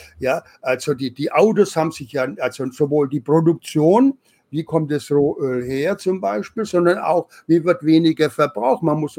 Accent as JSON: {"language": "German", "region": "West Germany", "country": "Germany", "tie": "born or raised there", "said": "von wo ich aufgewachsen bin, ein paar hundert Kilometer östlich, war ja Ostdeutschland, war ja die DDR. Und man konnte ja nach in die Tschechei reisen als Westdeutscher"}